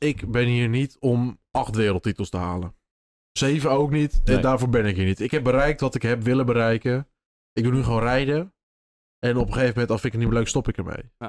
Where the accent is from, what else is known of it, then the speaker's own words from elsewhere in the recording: Netherlands; Eigenlijk is het van de zotte dat wij als Nederlanders